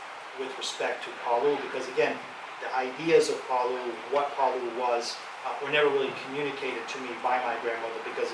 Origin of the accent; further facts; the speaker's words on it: Rhode Island, United States; But what I did find growing up in Rhode Island